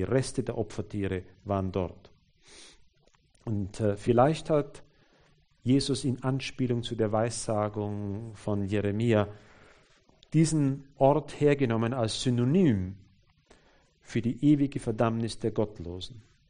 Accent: Austria; Eklig in Deutschland, oder? Bei uns in Österreich ist es grausig.

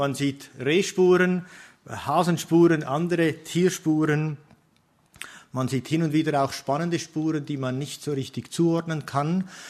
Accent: Switzerland; Wenn ich anfange zu sprechen, normalerweise hört man auch schnell, dass ich nicht aus Deutschland bin. Ich komme aus dem Süden, ich bin aus der Schweiz. Ich versuche Deutsch zu sprechen

